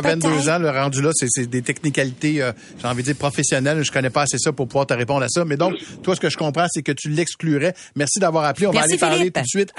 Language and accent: French; Montreal, Quebec, Canada; J'ai grandi à Montréal-Nord